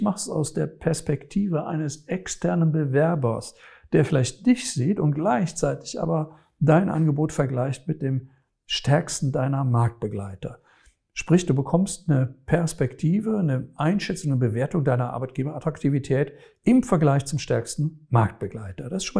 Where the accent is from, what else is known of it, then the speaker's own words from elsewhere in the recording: Rhineland, Germany; ich sage es immer so, als Rheinländer, du musst das Herz am rechten Flecken haben